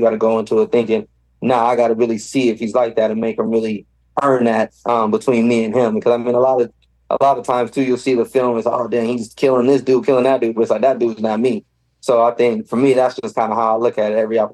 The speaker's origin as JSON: {"language": "English", "town": "Fresno", "region": "California", "country": "United States", "tie": "born or raised there", "said": "I didn't grow up in a big city. I grew up in Fresno, California. People call it the armpit of California and things like that."}